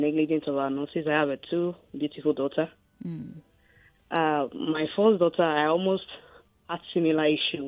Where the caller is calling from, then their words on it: Ibeji, Nigeria; I'm calling from Ibeji.